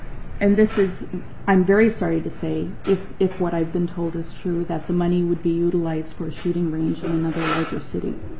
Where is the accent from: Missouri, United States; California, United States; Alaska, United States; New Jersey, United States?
Alaska, United States; Bethel; I'm from Bethel, Alaska. I was born, raised, and educated in Bethel